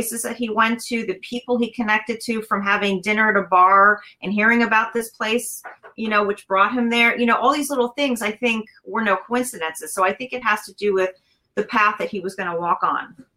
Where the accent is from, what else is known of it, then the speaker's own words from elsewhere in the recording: Manhattan, New York, United States; And this particular area in Rockland County, which wasn't really far from where we grew up in Manhattan, just kept pulling him back in.